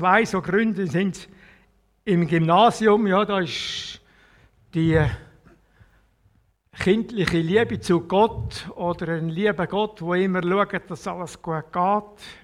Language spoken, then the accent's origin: German; Wila, Zurich, Switzerland; Nein, ich bin im Zürich Oberland aufgewachsen, so zwischen Winterthur und Rapperswil, in einem kleinen Dorf Wila. Der älteste von 6 Kindern.